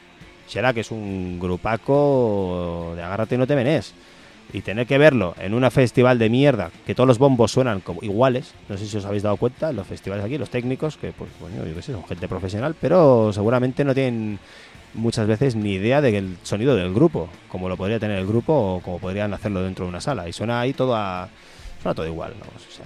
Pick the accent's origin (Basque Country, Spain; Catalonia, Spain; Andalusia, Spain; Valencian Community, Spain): Catalonia, Spain; El catalán es un tipo de persona.